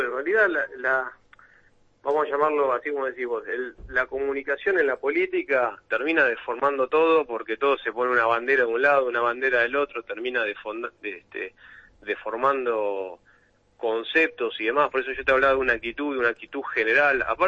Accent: La Plata, Buenos Aires Province, Argentina; somos todos platense acá

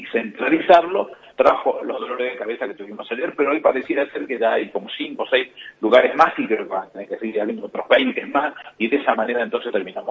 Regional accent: Quilmes, Buenos Aires Province, Argentina; born there; now in Lomas de Zamora, Argentina; Y yo que soy nacido en Quilmes, y mi madre vive en Quilmes, y que no me despego de Quilmes ni al cañonazo

